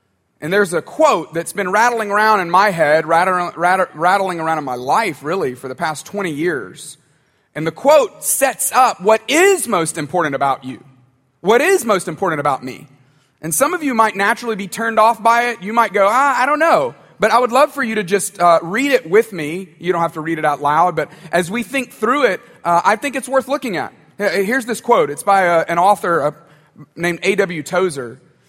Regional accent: Tuscaloosa, Alabama, United States; I grew up in Tuscaloosa.

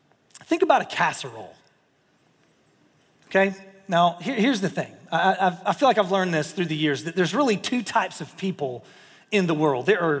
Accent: the South, United States; I mean, and I grew up here. I grew up in the South, so I love a good casserole.

